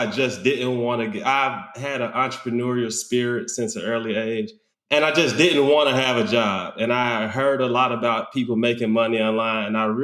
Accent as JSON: {"language": "English", "town": "Atlanta", "region": "Georgia", "country": "United States", "tie": "born or raised there", "also_born_or_lived": "Queens, New York", "said": "I'm based in Atlanta, Georgia. I was born in Queens, New York. I moved here it really doesn't count because I've been here since I've been like 4 years old."}